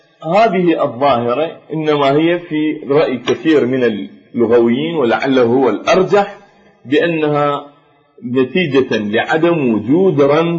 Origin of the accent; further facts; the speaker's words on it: Iraq; accent: Iraqi; قد يكون في لهجتنا العامية العراقية